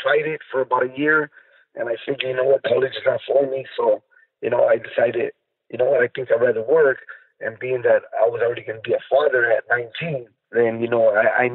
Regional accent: Los Angeles, California, United States; I grew up in East Los Angeles.

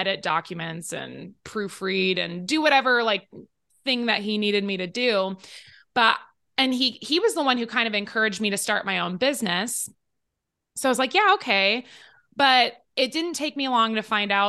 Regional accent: Midwest, United States; I grew up in the Midwest, so I was just always surrounded by these blue collar, you know, tradesmen type people.

